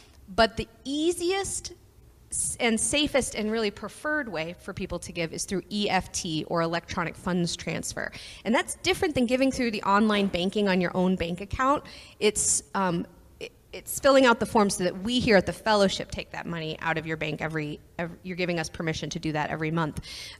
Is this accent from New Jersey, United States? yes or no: no; Texas, United States; now in Appleton, United States; I live in Appleton, Wisconsin. I grew up in Texas, so the winter is still hard for me, but I'm getting the hang of it.